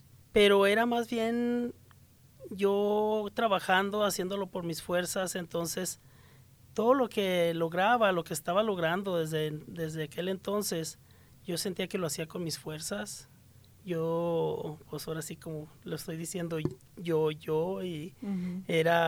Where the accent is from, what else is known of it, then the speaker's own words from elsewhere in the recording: Mexico; moved away; yo, pues de hecho fue cuando vine de México, yo cargaba una estampita en mi cartera siempre.